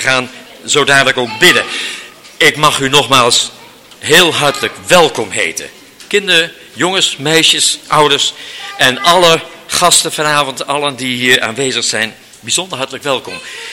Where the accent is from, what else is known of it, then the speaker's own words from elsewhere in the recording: Dinxperlo, Gelderland, Netherlands; Ik kom uit Dinxperlo.